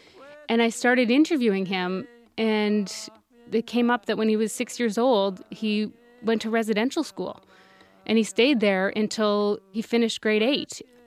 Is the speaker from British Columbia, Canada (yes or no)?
no; Okanese First Nation, Saskatchewan, Canada; I grew up on the Okanis First Nation in Saskatchewan